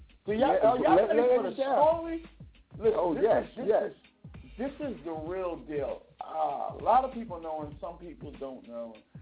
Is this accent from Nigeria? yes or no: no; New Jersey, United States; And then what happened was the brothers that I grew up with in Jersey, they found that I was doing music.